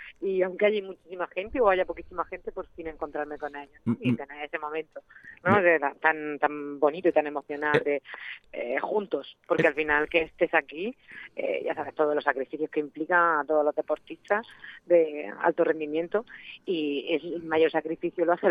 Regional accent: La Unión, Region of Murcia, Spain; murciana de la Unión

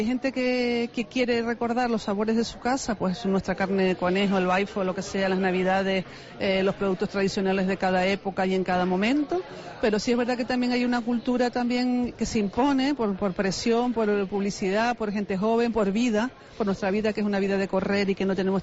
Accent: Canary Islands, Spain

